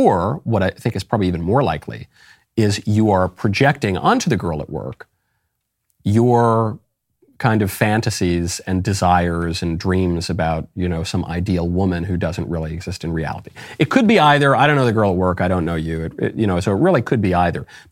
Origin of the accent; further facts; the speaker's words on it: New York, United States; I grew up in New York. I think there's a higher proportion of mental illnesses in New York.